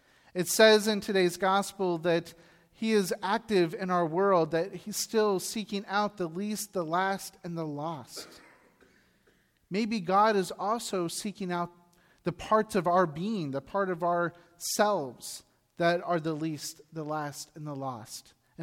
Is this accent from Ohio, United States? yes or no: yes; Ohio, United States; And although I grew up in Ohio, believe it or not, I did not grow up on a farm.